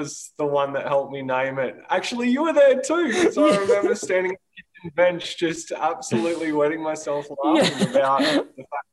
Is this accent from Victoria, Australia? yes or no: yes; Victoria, Australia; the second door I knocked on was a lady from my hometown, 4 hours north of Melbourne.